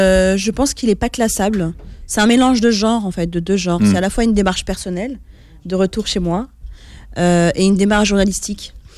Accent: Romorantin, Centre-Val de Loire, France; je dis que je viens de Romorantin et je parle de la Sologne, etc. Et donc, c'est une forme d'hommage aussi à l'endroit d'où je viens.

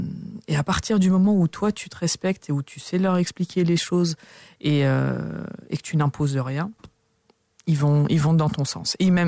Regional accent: Paris, Île-de-France, France; c'est là où je suis née, c'est là où j'ai grandi, c'est là où j'ai étudié, c'est là où j'ai travaillé aussi. Donc c'est là où j'ai toujours évolué en fait.

